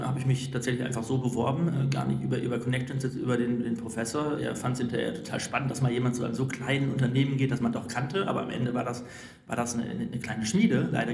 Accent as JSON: {"language": "German", "town": "Münster", "region": "North Rhine-Westphalia", "country": "Germany", "tie": "born or raised there", "said": "denn das ist Münster, meine Heimatstadt."}